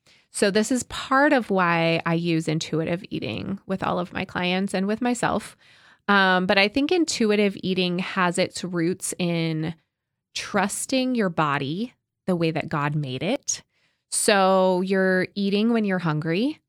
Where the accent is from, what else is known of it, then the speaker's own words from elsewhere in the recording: Iowa, United States; I grew up in Iowa, okay?